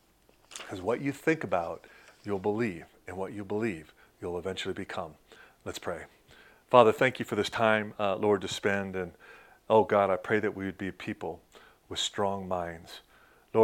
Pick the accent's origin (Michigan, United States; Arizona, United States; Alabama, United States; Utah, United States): Michigan, United States; Detroit; At one point, my hometown of Detroit, between two towers, he had seven people on top of him.